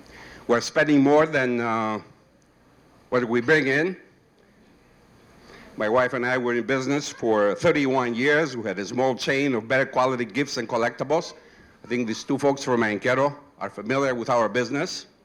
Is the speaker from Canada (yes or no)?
no; Greece; English is a second language; moved away as an adult; now in Minnesota, United States; I was born and raised in Greece, to be exact, in 1943, during the war and civil war. I left at the age of 19. I've been here since, primarily in the Midwest. So I consider myself a Midwesterner. In reality, Minnesotan